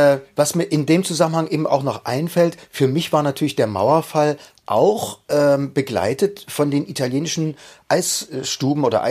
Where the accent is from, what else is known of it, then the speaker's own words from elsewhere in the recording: Leipzig, Saxony, Germany; wir hatten bei uns in Leipzig, in Leipzig Südost, Anger Grottendorf, da bin ich ja aufgewachsen